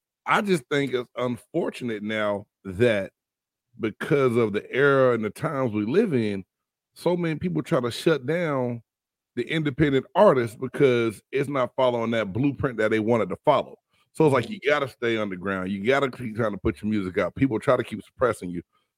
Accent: California, United States; I'm from the Bay Area.

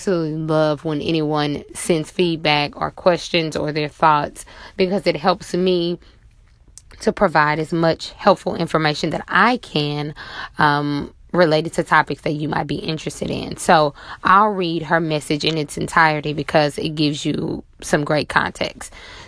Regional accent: Monroe, Louisiana, United States; I had to drive home to my hometown of Monroe, Louisiana

